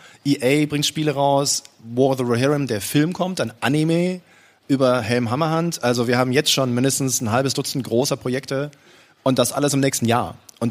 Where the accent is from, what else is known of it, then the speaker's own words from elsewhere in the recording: Cologne, North Rhine-Westphalia, Germany; born there; Ich bin gebürtiger Kölner.